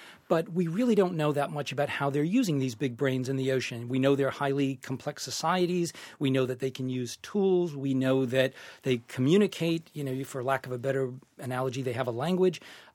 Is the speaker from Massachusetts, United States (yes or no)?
yes; Massachusetts, United States; Born and raised in Massachusetts